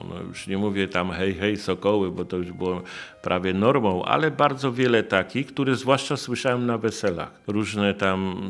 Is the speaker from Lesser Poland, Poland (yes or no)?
yes; Kraków, Lesser Poland, Poland; born there; ja się urodziłem w Krakowie, bo moi rodzice studiowali w Krakowie, poznali się, pobrali i mieszkali do ostatnich swoich dni. Natomiast korzeniami jedna i druga rodzina wywodzi się z Kresów Wschodnich.